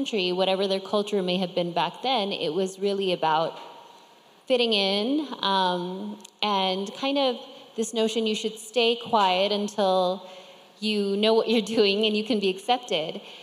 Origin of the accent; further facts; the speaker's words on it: United States; I am American in the sense that I was born there. So I think having grown up in America with the history of the country, there's a very pioneering side of me.